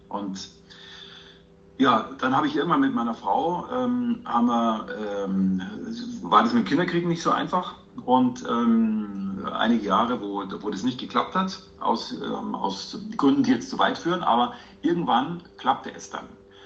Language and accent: German; Munich, Bavaria, Germany; born there; also born or lived in Italy; ich bin gebürtig aus München, bin seit mehr als 30 Jahren bei der Bosch-Gruppe, war lange Zeit in München tätig, bin sehr viel im Ausland gewesen